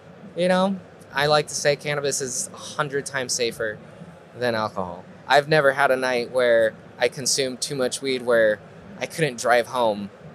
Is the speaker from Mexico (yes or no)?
yes; Mexico; And I grew up in Mexico.